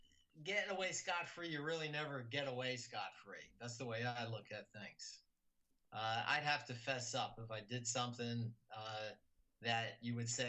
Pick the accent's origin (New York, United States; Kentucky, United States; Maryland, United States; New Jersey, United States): New Jersey, United States; Trenton; I grew up in Trenton, New Jersey, which is maybe 30 minutes from Philly.